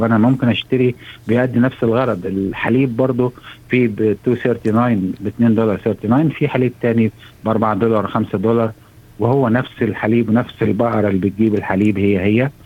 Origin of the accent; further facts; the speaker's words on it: Egypt; جاي انا من مصر